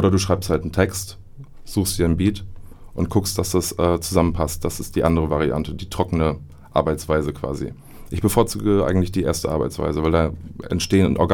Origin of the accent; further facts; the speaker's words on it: Oldenburg, Lower Saxony, Germany; dass man da dann auch mal was zu tanzen hat quasi als Oldenburger.